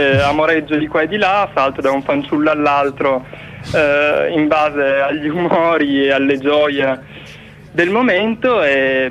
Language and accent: Italian; Turin, Piedmont, Italy; ho 23 anni, sono di Torino